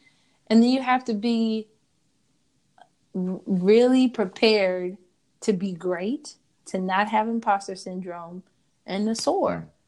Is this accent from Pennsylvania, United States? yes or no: no; Nashville, Tennessee, United States; My parents are from Birmingham. I'm from Nashville. We come from very moderate means.